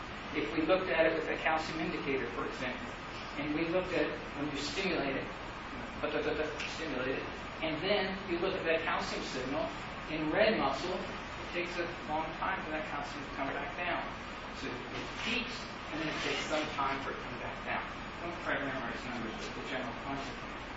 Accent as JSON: {"language": "English", "town": "Sweetwater", "region": "Texas", "country": "United States", "tie": "born or raised there", "said": "Go to the Rattlesnake Roundup, Sweetwater, Texas. It's on CNN, actually. And so I grew up there every year."}